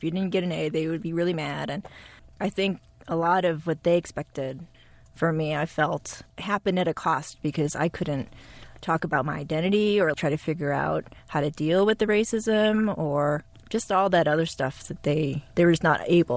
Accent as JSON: {"language": "English", "country": "United States", "tie": "born or raised there", "said": "And so me growing up in America, and that's all I knew"}